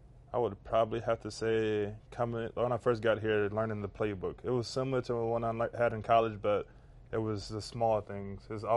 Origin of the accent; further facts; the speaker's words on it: Georgia, United States; Yeah, because playing in the South, playing for Alabama, growing up in Georgia, you don't experience cold weather like this.